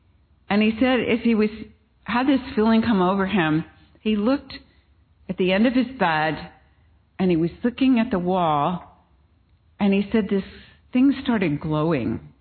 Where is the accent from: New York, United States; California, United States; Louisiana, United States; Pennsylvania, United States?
California, United States; So I come from California, and our governor is interesting.